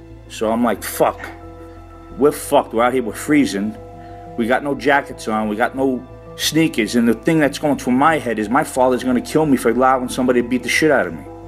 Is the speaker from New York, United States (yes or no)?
yes; Brooklyn, New York, United States; I'm Italian American, growing up in Brooklyn, Bensonhurst, and there's a very fine line between what you want to be in life when you're young.